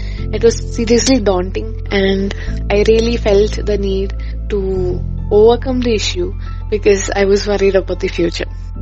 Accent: Thiruvananthapuram, Kerala, India; I am 22 years of age. I am a student pursuing post-graduation in chemistry. I come from Trivandrum, Kerala.

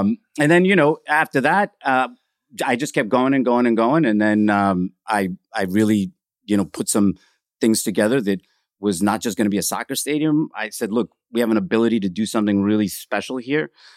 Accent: Queens, New York, United States; I'm born and raised in Corona, Queens, to immigrants' parents from Ecuador.

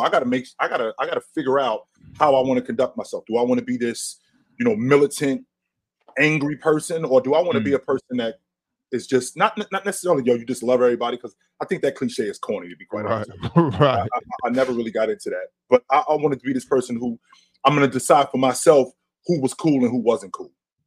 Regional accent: Jersey City, New Jersey, United States; now in Burlington, United States; I moved from Jersey City, which I grew up around predominantly black people, to Burlington, Vermont, where there's hardly any black people.

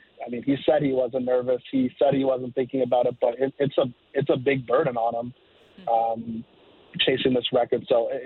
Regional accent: Canada; Well, obviously growing up in Canada

